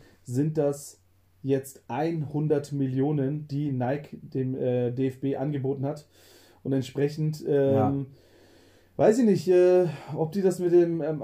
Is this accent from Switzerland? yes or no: no; Bavaria, Germany; born there; ich als gebürtiger Mittelfranke, der sozusagen Herzogenaurach um die Ecke, quasi diese kleine Dörflein, schon auch als Zuhause begreift